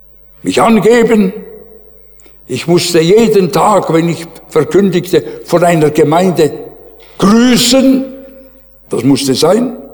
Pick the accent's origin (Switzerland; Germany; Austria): Switzerland; Und ich, so als Schweizer, wisst ihr, ich wurde immer kleiner.